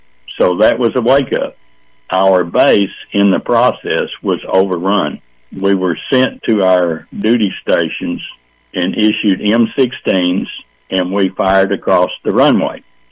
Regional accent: Dallas, Texas, United States; I'm a native-born Texan. I grew up in the Dallas area.

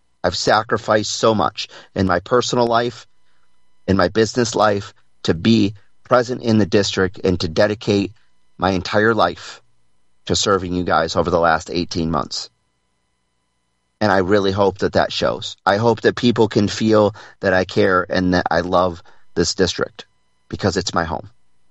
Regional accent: Grayling, Michigan, United States; I was just at the grand opening of pickleball courts in my hometown of Grayling at the Commission on Aging.

